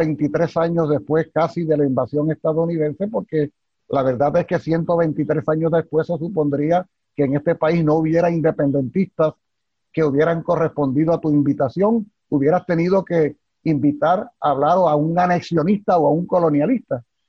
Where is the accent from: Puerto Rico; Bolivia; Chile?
Puerto Rico; los puertorriqueños que somos independentistas